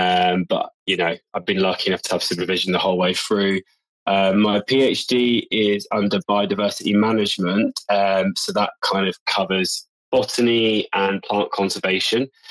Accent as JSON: {"language": "English", "town": "Bristol", "region": "South West England", "country": "United Kingdom", "tie": "born or raised there", "accent": "pirate farmer", "said": "in Bristol, which is kind of where I'm from. And I was like, oh, if I go back there in 10 minutes, my accent will just come back. That's normally how it works. So I would say that my accent probably sounds more like a pirate farmer."}